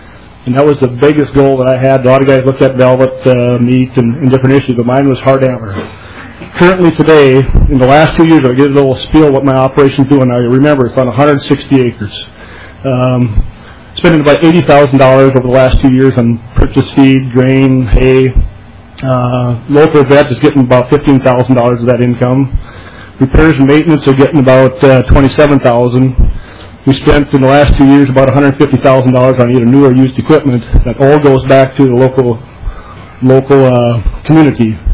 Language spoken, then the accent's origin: English; Willmar, Minnesota, United States; I'm from Candiac County, which is Wilmer, Minnesota, which is about 20 miles south.